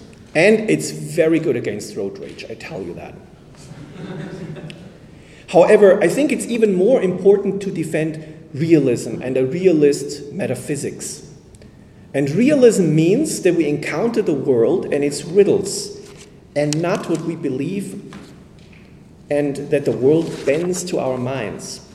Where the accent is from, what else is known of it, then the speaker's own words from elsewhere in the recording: Germany; I am from Germany